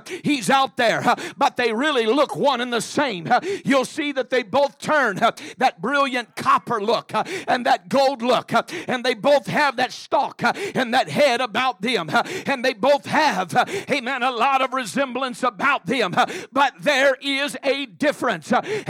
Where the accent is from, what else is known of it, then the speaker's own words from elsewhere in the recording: Texas, United States; growing up in Texas and working around the combines and working out in the fields.